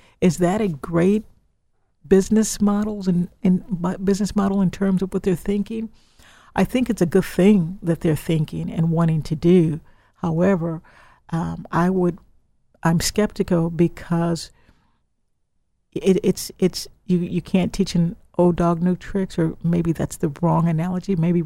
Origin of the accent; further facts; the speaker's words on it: Illinois, United States; now I'm from Illinois, so they're investing in an area in Chicago that I know that has a higher crime rate